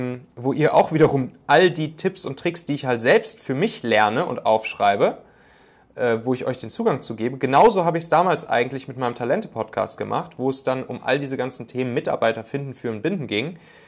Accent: North Rhine-Westphalia, Germany; Ich komme ja ursprünglich so aus der Kölner Gegend.

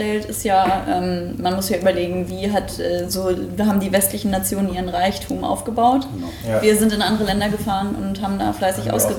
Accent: Mecklenburg-Vorpommern, Germany; now in Hamburg, Germany; ich komme aus MacPom vom Dorf

